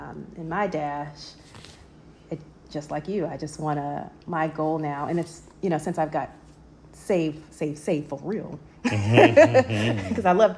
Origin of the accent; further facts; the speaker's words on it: Jersey City, New Jersey, United States; so I grew up in Jersey City, New Jersey, and my backyard was literally, y'all, a graveyard.